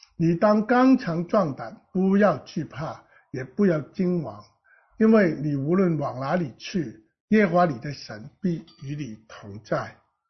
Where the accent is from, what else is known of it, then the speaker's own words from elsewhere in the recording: Guangdong, China; accent: Cantonese; 我在说人比人我们广东话是比死人